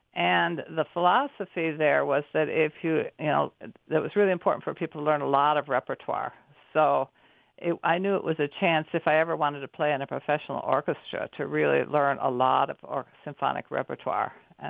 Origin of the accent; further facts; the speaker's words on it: Des Moines, Iowa, United States; Okay, I had started taking violin lessons when I was in the fourth grade, and I grew up in Des Moines, Iowa.